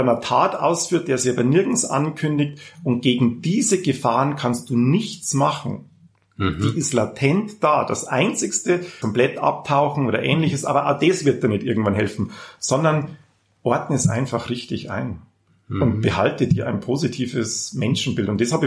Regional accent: Passau, Bavaria, Germany; Also ich bin katholisch, Entschuldigung, wenn ich das jetzt mal so sage, ich bin katholisch behütet, brav in Passau aufgewachsen.

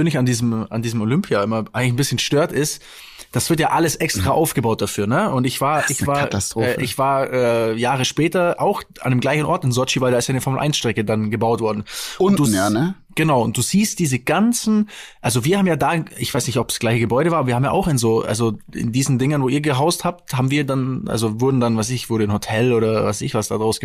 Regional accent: Stuttgart, Baden-Württemberg, Germany; bei uns in Stuttgart

